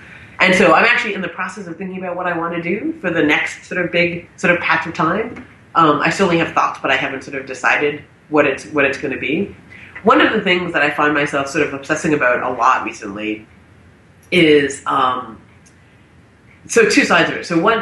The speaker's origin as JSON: {"language": "English", "country": "Canada", "said": "You may or may not know this, but I'm Canadian. So I'm from Canada"}